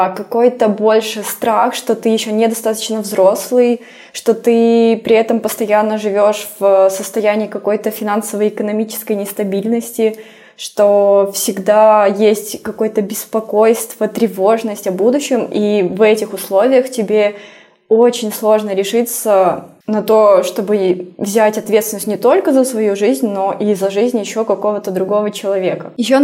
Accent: Belarus; moved away as an adult; now in Dubai, United Arab Emirates; мне 30 лет, и я фотограф. Уже 6-й год я живу в солнечном Дубае, куда мы переехали вместе с мужем из Беларуси.

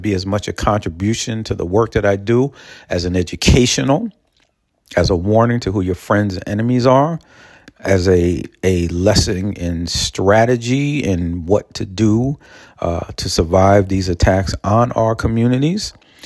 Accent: Peekskill, New York, United States; I'll be giving updates and reports about what's going on with the corruption in Peekskill, my hometown, centered around Bowman Towers mostly, but involving local city government.

